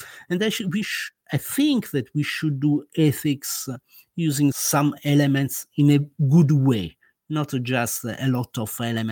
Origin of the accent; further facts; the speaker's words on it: Italy; English is a second language; Now, as you can maybe guess from my accent, I am an Italian guy